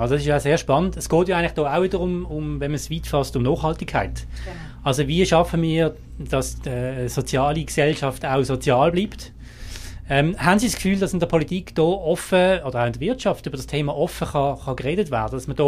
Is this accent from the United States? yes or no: no; Basel, Basel-Stadt, Switzerland; Ich bin auch in Basel aufgewachsen.